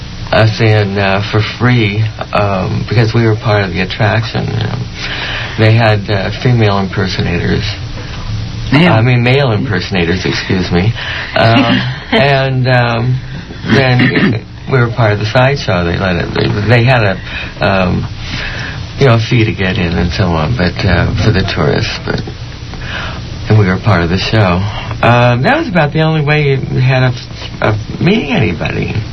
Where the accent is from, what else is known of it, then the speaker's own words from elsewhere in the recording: San Francisco, California, United States; I grew up in San Francisco.